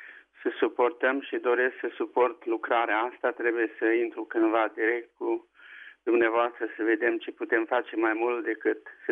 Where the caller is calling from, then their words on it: United States; Sunt tot eu din America